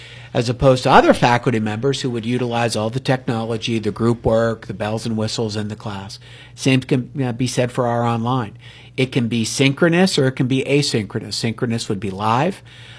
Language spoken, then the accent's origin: English; Ellwood City, Pennsylvania, United States; So last evening hosted a group actually from my hometown of Elwood City